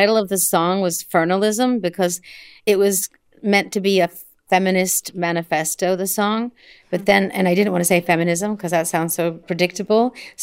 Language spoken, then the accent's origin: English; Midwest, United States; Starting in high school, growing up in the Midwest, not fitting in to any socially acceptable group.